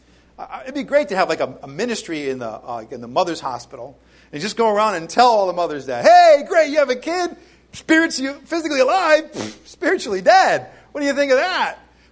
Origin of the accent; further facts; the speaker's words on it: Rhode Island, United States; I'm from Rhode Island.